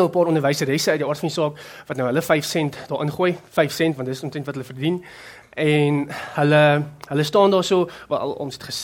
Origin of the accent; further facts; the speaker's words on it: Greece; Afrikaans is a second language; Ek kom van Griekenland af, oorspronkelijk, julle sal het my accent hoor.